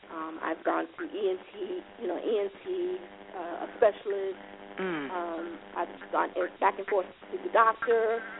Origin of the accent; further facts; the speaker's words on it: Hinesville, Georgia, United States; also born or lived in Baumholder, Germany; I was born in Baumholder, Germany. I had a traveling military family in Fort Stewart, Georgia.